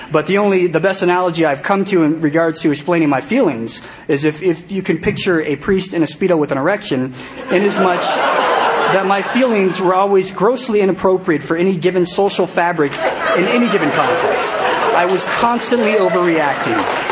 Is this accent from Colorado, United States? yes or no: yes; Denver, Colorado, United States; One particular school I went to when I was growing up in Denver, Colorado, it was apparently very uncool to ever be caught using the bathroom.